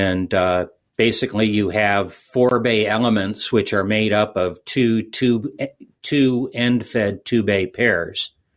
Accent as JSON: {"language": "English", "region": "Pacific Northwest", "country": "United States", "said": "I'm from the Pacific Northwest, so my idea of a 1,000-foot tower is a 150-foot tower on top of a 850-foot mountain above your listening area."}